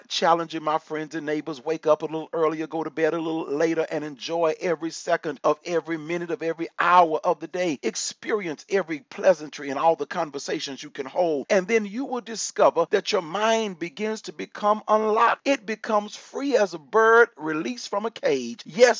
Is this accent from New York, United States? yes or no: no; Texas, United States; you know I'm a Texan, and everybody in Texas, just about, we all shoot guns.